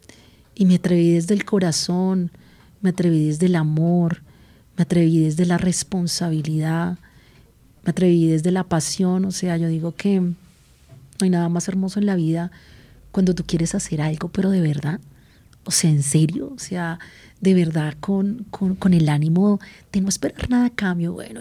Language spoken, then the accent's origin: Spanish; Colombia; Pues como buen colombiano creativo